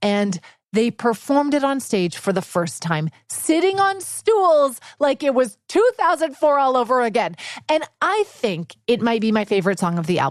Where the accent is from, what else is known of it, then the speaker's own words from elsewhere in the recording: Vancouver, British Columbia, Canada; As a kid, I grew up in Vancouver.